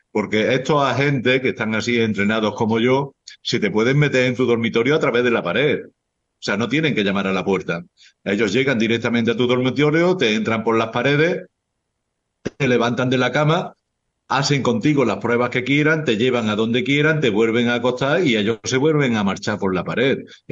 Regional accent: Spain; moved away; Yo salí de España muy jovencito y ellos siempre me han mantenido fuera de España. Son 97 países que llevo ahora.

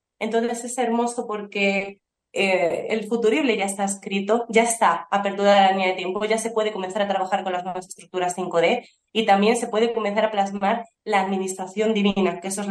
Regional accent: Spain; accent: Spanish; Nosotras venimos de España, somos españolas, se nota mucho por el acento

